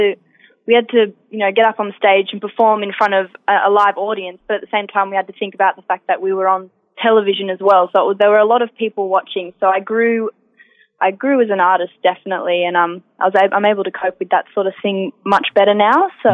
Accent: Forbes, New South Wales, Australia; now in Sydney, Australia; I guess I just came straight from the country. So I came straight from Forbes.

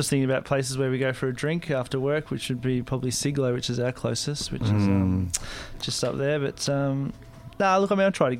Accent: Melbourne, Victoria, Australia; I'm from Melbourne, so it was good to come back.

